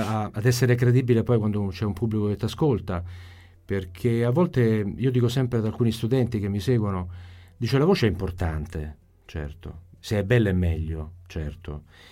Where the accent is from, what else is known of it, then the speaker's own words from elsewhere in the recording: Rome, Lazio, Italy; moved away; sono romano, vivo da tantissimo tempo al nord, dal 96 che ho lasciato Roma, sono romanissimo, e quindi tornare a queste melodie, questa pronuncia, mi diverte moltissimo.